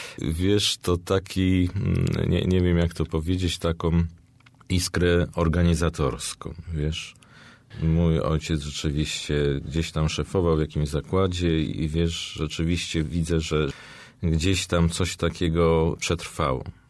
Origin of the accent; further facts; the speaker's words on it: Skalbmierz, Świętokrzyskie Voivodeship, Poland; Ja się wychowałem w malutkim miasteczku w miejscowości Skalmierz, to się nazywa niedaleko Krakowa, 42 kilometry.